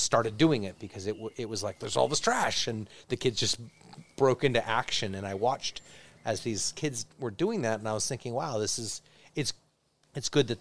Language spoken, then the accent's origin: English; San Carlos, California, United States; And it's weird because I grew up in San Carlos, which is across the bay from where we are.